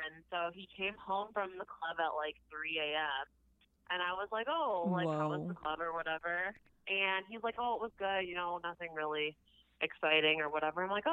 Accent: London, Ontario, Canada; I'm from London, Ontario.

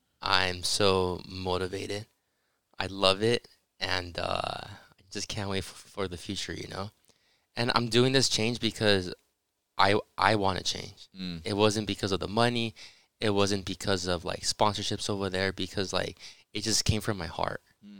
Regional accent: Los Angeles, California, United States; Even though if I was born in the States, you know, in LA, I was raised as a Mexican. I was raised with a culture, like a Mexican culture, you know, with my family.

